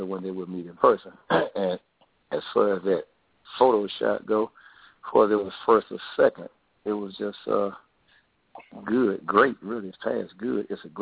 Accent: Chicago, Illinois, United States; I'm from Chicago. You know, the north.

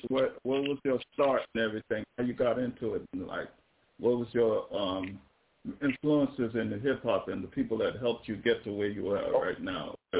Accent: New York City, New York, United States; it's a remembrance of my hometown, the Twin Towers that was knocked down over 20 years ago

